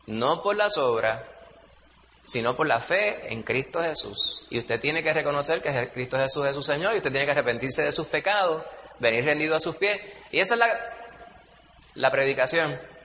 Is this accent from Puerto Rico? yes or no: yes; Bayamón, Puerto Rico; also born or lived in New York; yo me crié en Bayamón y en Manhattan y en el Bronx.